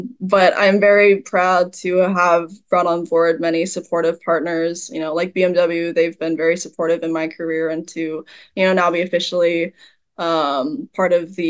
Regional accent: Toronto, Ontario, Canada; now in Irvine, United States; I'm from Toronto originally, but I live in Canadian. Irvine.

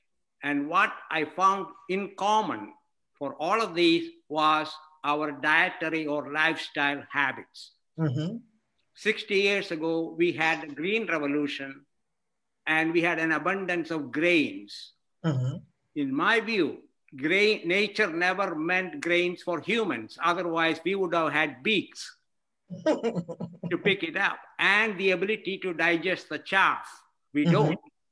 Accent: India; moved away as an adult; I'm originally from India. I got my medical degree in India. I went to Scotland to do an internship. I came to this country in 1970

